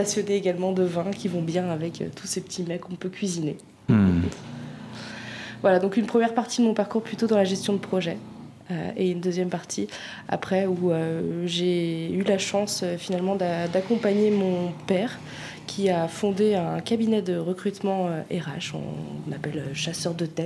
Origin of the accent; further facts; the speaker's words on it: Lyon, Auvergne-Rhône-Alpes, France; je suis contente d'être revenue aujourd'hui, finalement, à côté de Lyon, puisque c'est là où j'ai grandi et je suis installée.